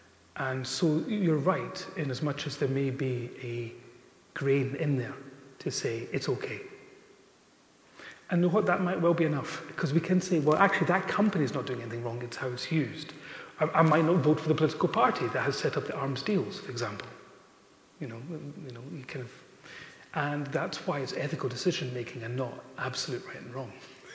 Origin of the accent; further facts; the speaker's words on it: Lewis, Scotland, United Kingdom; I'll promote Harris Tweed, maybe, because I'm from Lewis.